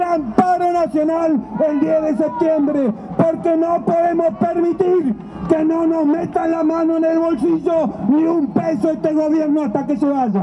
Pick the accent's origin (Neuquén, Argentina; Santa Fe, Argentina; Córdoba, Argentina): Neuquén, Argentina; Los que somos de esa zona, yo soy de Neuquén